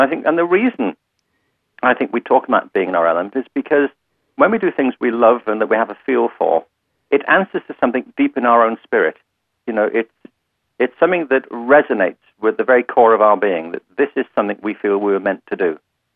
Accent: Liverpool, North West England, United Kingdom; I'm from Liverpool in England, and which is the home

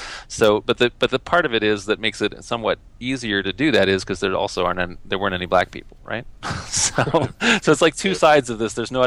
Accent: Minnesota, United States; and I grew up a Mormon in Minnesota

